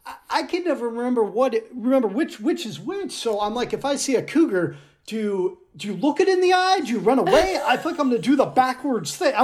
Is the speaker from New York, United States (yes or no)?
no; Seattle, Washington, United States; growing up in Seattle, like never seen a cougar.